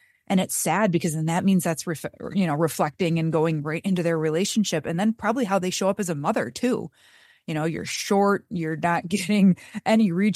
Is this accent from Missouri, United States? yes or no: no; Michigan, United States; because I'm from Michigan and we have basements in Michigan.